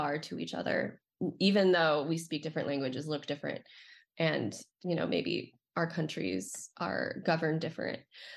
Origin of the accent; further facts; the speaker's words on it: California, United States; I'm from Southern California, so my intro was San Diego and Tijuana and how similar they are.